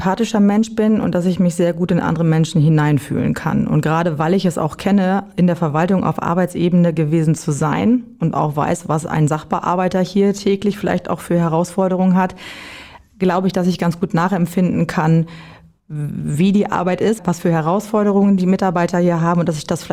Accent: Büren, Lower Saxony, Germany; born there; Ich komme aus dem Landkreis Cloppenburg. Ich komme gebürtig aus Büren. Das liegt in der Gemeinde Emsteck. Und ich wohne mittlerweile in Garl zusammen mit meiner Familie.

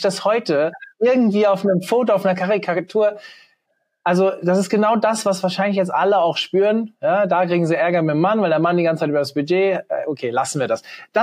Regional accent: Hofheim, Hesse, Germany; born or raised there

